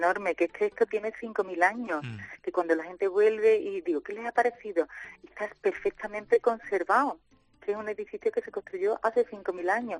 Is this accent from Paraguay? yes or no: no; Mairena del Aljarafe, Andalusia, Spain; Yo soy de Mairena del Aljarafe y aparte de querer un lugar cercano, pues me gustaba mucho estar aquí en la naturaleza. Yo soy de campo